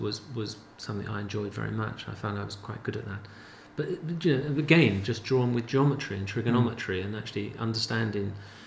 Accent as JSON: {"language": "English", "town": "Kentish Town", "region": "London", "country": "United Kingdom", "tie": "born or raised there", "said": "I was born in Camden Town. So I grew up all around Parliament Hill Fields and Kentish Town, and that whole area. And then later on we moved, probably when I was about 9, St Albans Villas, which is up by Parliament Hill Fields."}